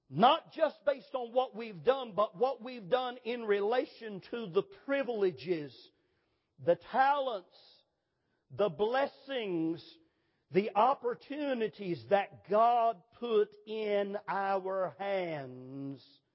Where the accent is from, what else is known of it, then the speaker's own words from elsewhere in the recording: United States; I was born and raised in America.